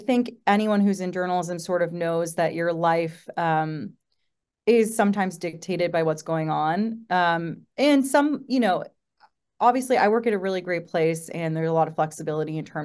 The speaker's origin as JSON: {"language": "English", "town": "Santa Monica", "region": "California", "country": "United States", "tie": "born or raised there", "lives_now": "Los Angeles, United States", "said": "I am. Yeah, I'm born and raised in LA. I grew up in Santa Monica, and now I live in the Valley."}